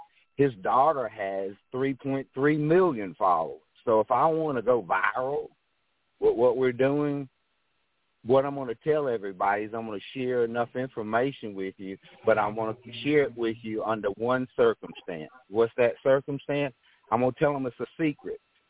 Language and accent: English; Georgia, United States; we've only had maybe three tornadoes to touch down in Georgia in my area.